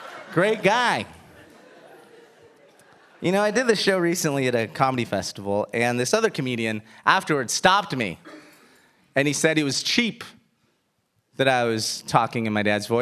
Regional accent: Cuba; accent: Cuban; I am very proud of being Cuban, though. I do get annoyed how people have exoticized it a little bit.

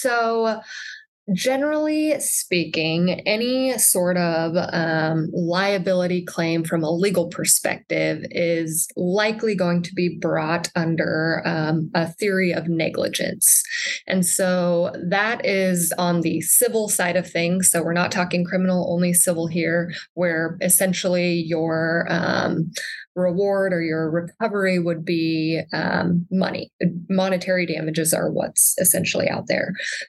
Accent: Nebraska, United States; So I grew up in the Sand Hills of Nebraska. I then went to Chadron State College for my undergrad, ran track there, and then moved to the big city of Lincoln to attend law school.

